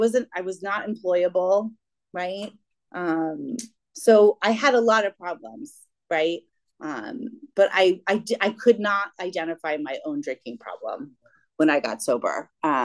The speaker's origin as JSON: {"language": "English", "town": "Arlington", "region": "Virginia", "country": "United States", "tie": "born or raised there", "lives_now": "Rockville, United States", "said": "I grew up in Virginia. I grew up in Arlington, Virginia, outside of DC. I now live in Rockville, outside of DC, so I haven't gone very far."}